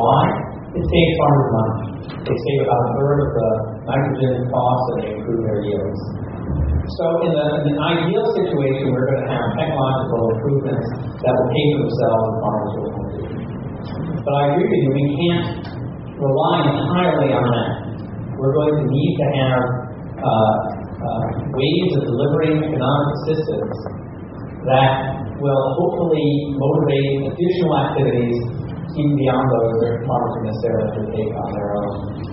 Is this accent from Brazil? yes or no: yes; Brazil; And then I grew up in Brazil to prove that was important.